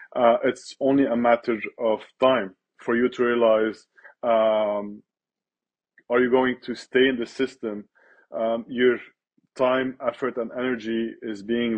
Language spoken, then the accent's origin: English; Lebanon; moved away as an adult; I'm a pleb, a Lebanese pleb, born and raised in Lebanon, moved from Lebanon almost a decade ago.